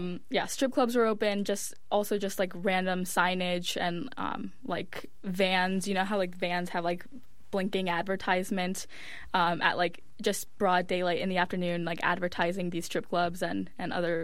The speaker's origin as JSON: {"language": "English", "town": "Miami", "region": "Florida", "country": "United States", "tie": "born or raised there", "said": "So the series was inspired by exactly growing up in Miami and from a very young age experiencing some form of harassment or being catcalled"}